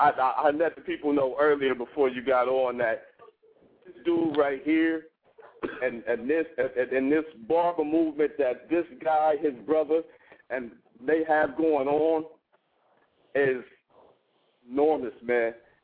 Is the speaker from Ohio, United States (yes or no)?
yes; Columbus, Ohio, United States; I'm from Columbus, Ohio.